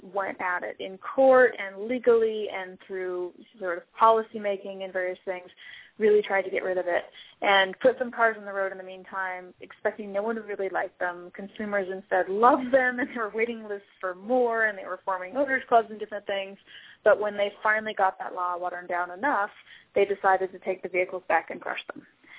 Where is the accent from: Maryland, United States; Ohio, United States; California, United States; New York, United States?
California, United States; I come from California, and for decades we have had air quality problems